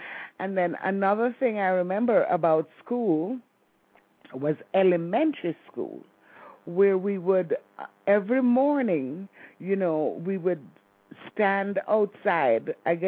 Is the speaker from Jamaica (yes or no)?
yes; Kingston, Saint Andrew, Jamaica; also born or lived in Miami; You know, I grew up in Kingston, St. Andrew.